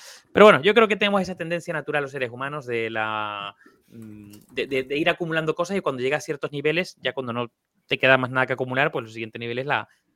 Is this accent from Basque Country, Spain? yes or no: no; Canary Islands, Spain; estar, siendo canario, efectivamente. Y nunca en Canarias, evidentemente.